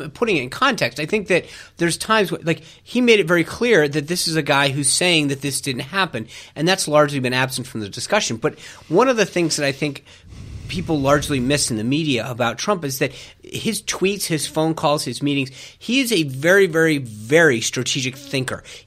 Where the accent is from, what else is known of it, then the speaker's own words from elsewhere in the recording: Rhode Island, United States; So as I mentioned earlier, I grew up in Rhode Island.